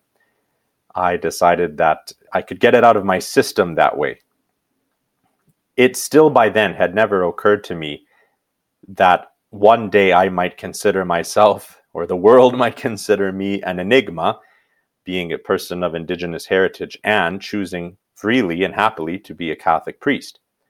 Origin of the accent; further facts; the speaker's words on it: Medicine Hat, Alberta, Canada; In my hometown of Medicine Hat, it was with my Italian grandparents that I spent the most amount of time.